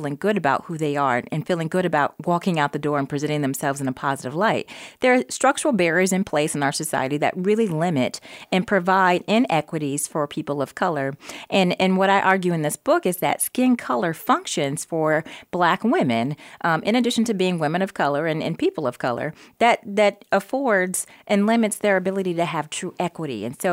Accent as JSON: {"language": "English", "region": "Ohio", "country": "United States", "moved": "yes", "said": "So I'm from Ohio. And so prior to moving to Florida, in 2004, I'd never heard the term red as much."}